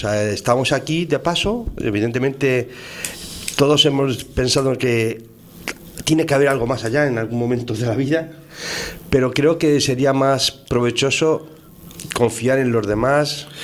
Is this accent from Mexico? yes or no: no; Spain; yo soy universitario público español, porque soy catedrático hace mucho tiempo